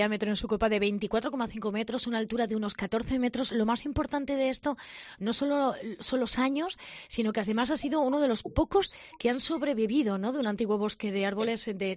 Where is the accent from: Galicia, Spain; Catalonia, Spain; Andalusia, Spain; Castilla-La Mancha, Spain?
Castilla-La Mancha, Spain; Toledo; sobre todo los que somos de Toledo